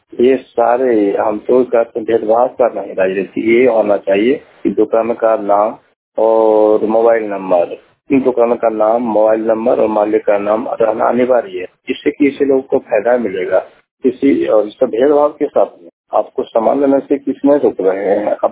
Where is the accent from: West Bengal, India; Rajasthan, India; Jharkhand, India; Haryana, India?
Jharkhand, India; Haripur; मैं देवघर जिला के हरिपुर गांव के रहने वाले हूँ।